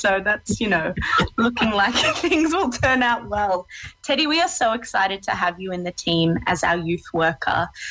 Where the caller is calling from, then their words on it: Victoria, Australia; I'm calling in from Boonwurrung country today, normally from Wurundjeri country